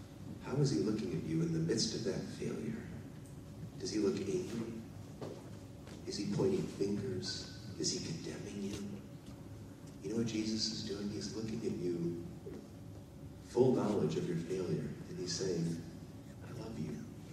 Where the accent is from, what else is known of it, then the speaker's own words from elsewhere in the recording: Chicago, Illinois, United States; Did you catch in my talk? Where did I grow up? Chicago.